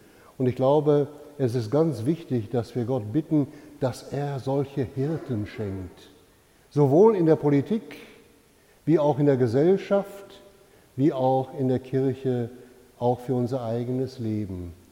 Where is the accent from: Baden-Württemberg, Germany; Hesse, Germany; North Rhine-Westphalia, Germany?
North Rhine-Westphalia, Germany; Ich habe das bei uns in Norddeutschland, im Westen erlebt, am Niederrhein.